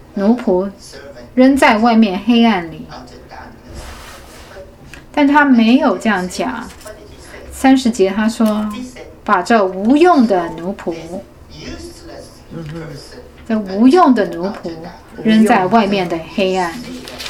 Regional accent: China; 在过去，我因为我是中国人，所以我就不怕讲这个

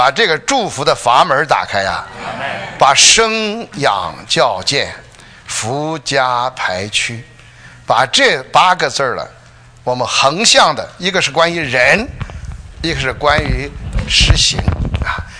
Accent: China; 我才知道我们中国人多会省钱啊

